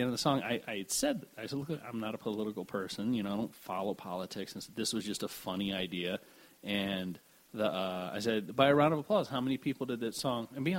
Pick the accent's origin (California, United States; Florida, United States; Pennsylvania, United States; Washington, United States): Florida, United States; Yeah, I grew up down in this area. I grew up in Pinellas. And I went to, you know, I graduated from Largo High and stuff.